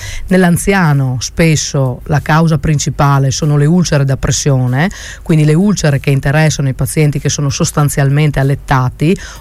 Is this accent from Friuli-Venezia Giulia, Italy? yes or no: yes; Friuli-Venezia Giulia, Italy; Io lavoro a Treviso, però ovviamente non posso mai dimenticare la mia terra d'origine e quindi quando faccio qualcosa ho sempre un'attenzione particolare per la mia amata Carnia.